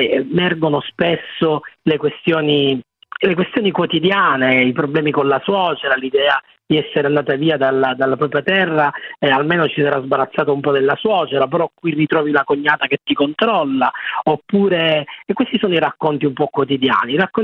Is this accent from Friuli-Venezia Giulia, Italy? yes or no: no; Sicily, Italy; come avveniva quando ero piccolo io in Sicilia